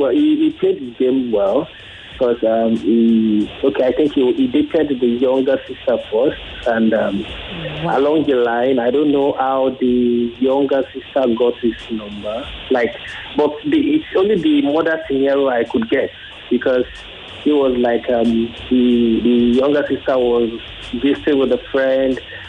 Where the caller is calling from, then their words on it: Suriname; I'm calling from Suriname.